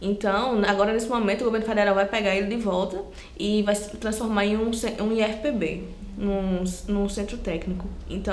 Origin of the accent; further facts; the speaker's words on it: Paraíba, Brazil; eu nasci em Mangabeira. Então, assim, quando era menor, não lembro muito. Mas que evoluiu, evoluiu muito. Aqui tá parecendo uma cidade. Mangabeira não parece mais um bairro, é uma cidade mesmo.